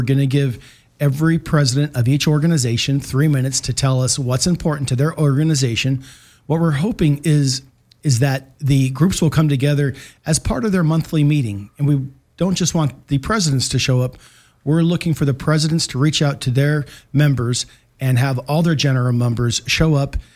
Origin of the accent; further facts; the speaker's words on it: Long Beach, California, United States; And I grew up in Long Beach, and we would always come south.